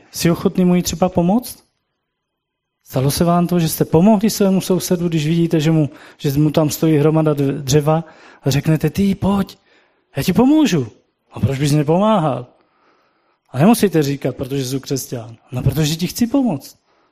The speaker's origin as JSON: {"language": "Czech", "region": "Moravia", "country": "Czechia", "said": "U nás na Moravě říkáme zašknůřenec."}